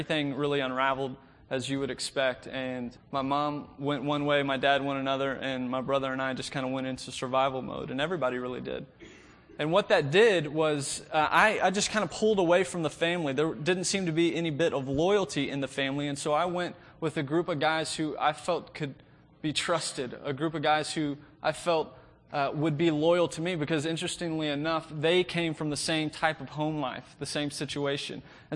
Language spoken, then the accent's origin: English; Plano, Texas, United States; I was raised here in Plano, in the area